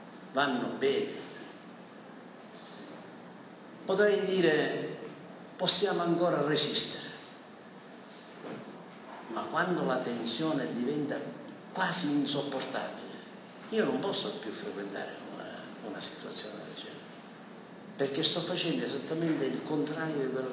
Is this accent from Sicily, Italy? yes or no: yes; Adrano, Sicily, Italy; noi veniamo da Catania, Adrano è un piccolo centro.